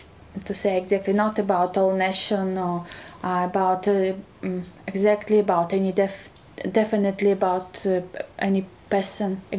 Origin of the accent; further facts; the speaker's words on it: Belarus; English is a second language; also born or lived in Ukraine; now in United Kingdom; I was born in Ukraine. Where is Ukraine now? And yeah. I grew up, where is Belarus now?